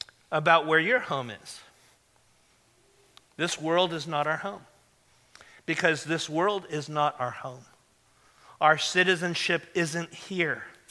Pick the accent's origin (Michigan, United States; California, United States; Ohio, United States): California, United States; Los Angeles; born there; I was born in South Central LA. Okay. I'm an American citizen. I speak English.